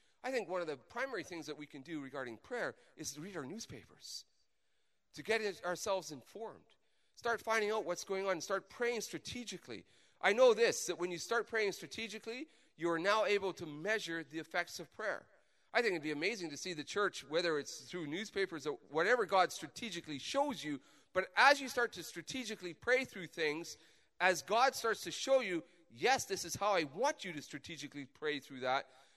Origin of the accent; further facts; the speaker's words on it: Canada; We've got to be careful we don't develop an empire theology where we are more Canadian than we are Christian.